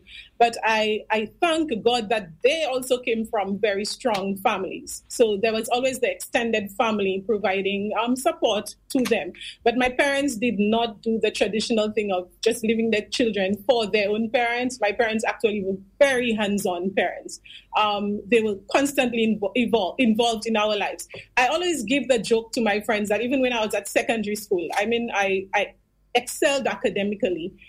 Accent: Beaufort, United States; born there; I was born in Beaufort. I came from a pretty large family, a very close-knit family, which is not something that's not very familiar in rural areas.

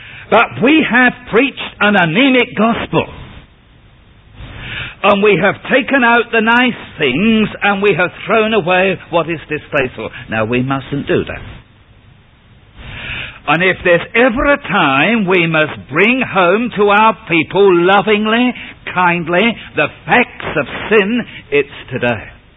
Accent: United Kingdom; I'm not an Australian, but I do belong to Britain

